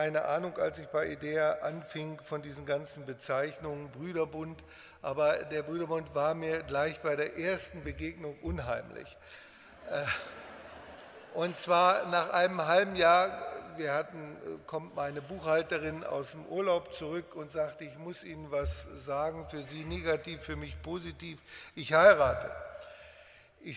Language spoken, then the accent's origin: German; North and East Germany, Germany; Ich komme aus dem Atheismus, aus einer pietistenfreien Zone. Da oben im Norden und im Osten bin ich aufgewachsen